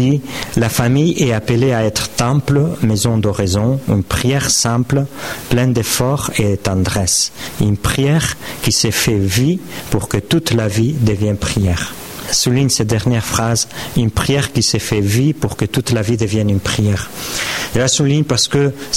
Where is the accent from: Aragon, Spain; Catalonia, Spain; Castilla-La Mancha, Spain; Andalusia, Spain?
Catalonia, Spain; Barcelona; Mon épouse et moi, nous sommes de Barcelone.